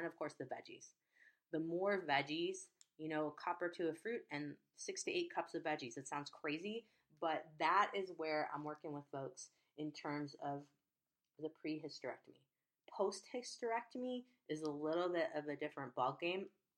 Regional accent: Chicago, Illinois, United States; I grew up in Chicago. Fish is hard for me.

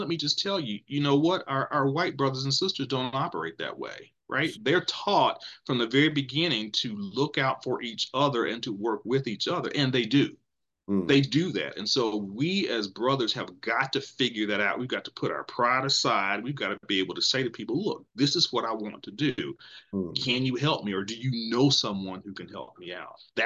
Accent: Greensboro, North Carolina, United States; work for a Fortune company based in Winston-Salem, which is 30 minutes from my hometown of Greensboro.

